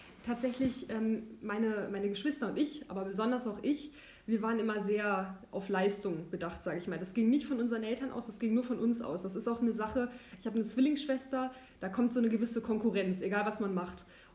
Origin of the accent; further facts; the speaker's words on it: Vechelde, Lower Saxony, Germany; Ja, ich komme aus Vechelde tatsächlich.